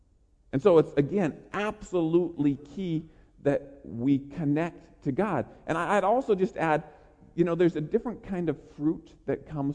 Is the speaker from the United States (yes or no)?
yes; Oregon, United States; also born or lived in Colorado; when I was growing up in Oregon.